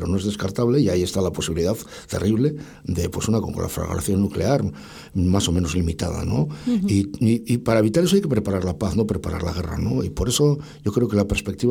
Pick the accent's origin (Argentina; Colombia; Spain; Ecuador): Spain; Basque Country; pues qué solidarios somos los vascos, fíjate, con Ucrania